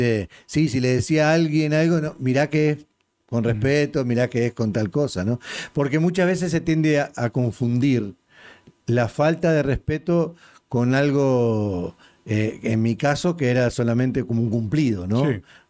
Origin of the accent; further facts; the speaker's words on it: Uruguay; accent: Uruguayan; hay muchos más mexicanos que gente con mi acento, digamos, más uruguayos